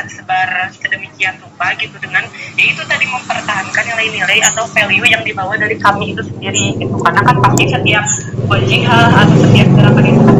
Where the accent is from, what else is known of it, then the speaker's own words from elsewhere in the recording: Tasikmalaya, West Java, Indonesia; now in Bandung, Indonesia; tapi domisili di Bandung misalnya, tapi kampung halaman saya di Tasikmalaya gitu.